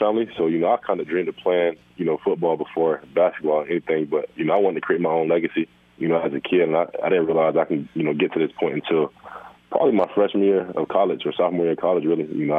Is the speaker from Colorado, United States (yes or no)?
no; Florida, United States; You know, I'm from South Florida, so that's all we kind of play down there is football.